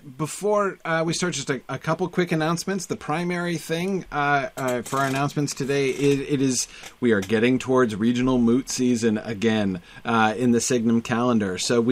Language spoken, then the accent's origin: English; Amherst, New Hampshire, United States; I grew up in Amherst with an H, New Hampshire.